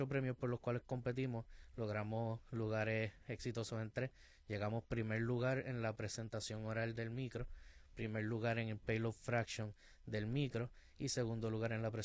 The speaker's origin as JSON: {"language": "Spanish", "country": "Puerto Rico", "said": "tenemos un gran entusiasmo que nos representa como puertorriqueños."}